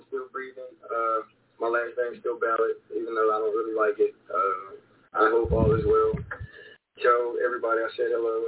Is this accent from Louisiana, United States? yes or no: yes; Lecompte, Louisiana, United States; So, I'm from LeCount. I went to Tioga High School. I graduated from Tioga.